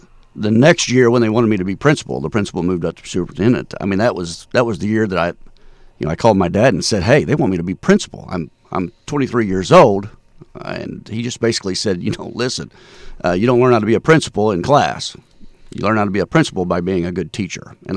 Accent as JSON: {"language": "English", "town": "Thompsonville", "country": "United States", "tie": "born or raised there", "said": "I love it that I was able to do it in my hometown."}